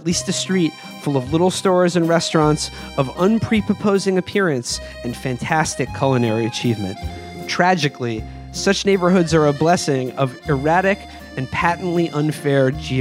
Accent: New York, United States; you know, I'm from New York. The show's based out of Brooklyn.

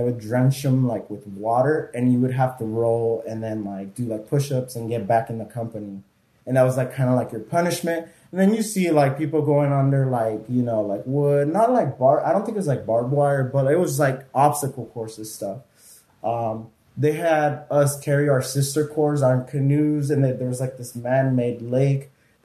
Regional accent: California, United States; And growing up, I'm going to say, growing up in California, I have family members, friends that I grew up with.

